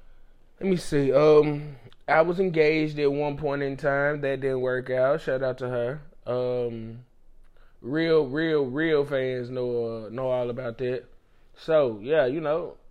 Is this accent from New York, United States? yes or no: no; Memphis, Tennessee, United States; But, yes, nonetheless, I am from Memphis. I am from the great area of Raleigh, a.k.a. Murder 8, man.